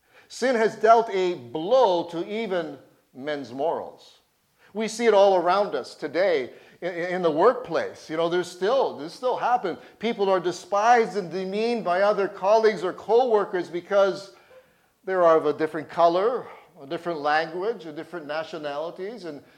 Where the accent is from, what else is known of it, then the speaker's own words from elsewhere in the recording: Canada; born there; I was born in this country, but I don't feel too good as a Canadian right now.